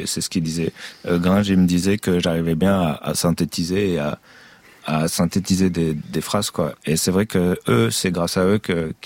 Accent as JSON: {"language": "French", "town": "Caen", "region": "Normandy", "country": "France", "said": "moi je viens de Caen."}